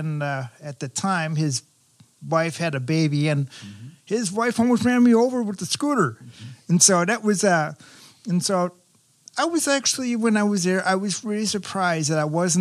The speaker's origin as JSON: {"language": "English", "town": "Forest Lake", "region": "Minnesota", "country": "United States", "tie": "born or raised there", "also_born_or_lived": "St. Paul", "said": "I actually was born in St. Paul, and then I was raised in Forest Lake, Minnesota."}